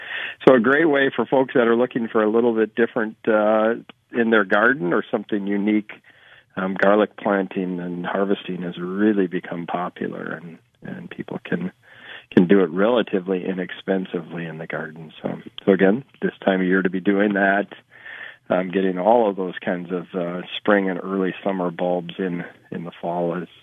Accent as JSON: {"language": "English", "region": "North Dakota", "country": "United States", "tie": "born or raised there", "said": "it's similar to what you and I grew up with in North Dakota of cow tipping."}